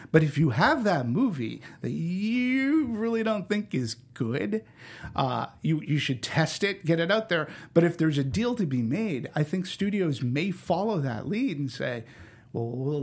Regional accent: Boston, Massachusetts, United States; Simmered down. I'm from Boston.

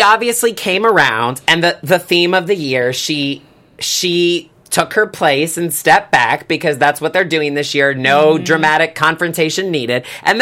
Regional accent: the South, United States; I grew up in the South. Now, I love the South.

